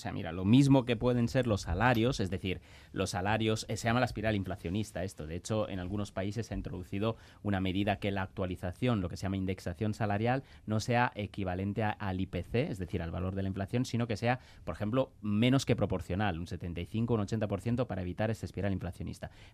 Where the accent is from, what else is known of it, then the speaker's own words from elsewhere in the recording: Italy; es un caso que yo he visto en Italia, además, siendo italiano